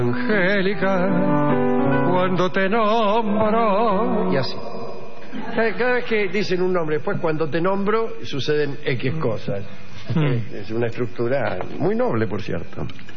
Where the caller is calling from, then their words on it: Buenos Aires, Argentina; de Villa del Parque, quisiera mandar saludos